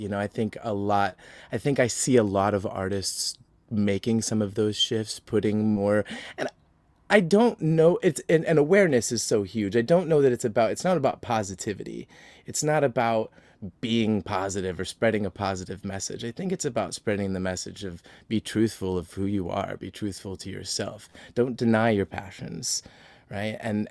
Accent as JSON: {"language": "English", "town": "Oberlin", "region": "Ohio", "country": "United States", "tie": "born or raised there", "said": "No, I grew up actually in Northern Ohio, Oberlin, Ohio."}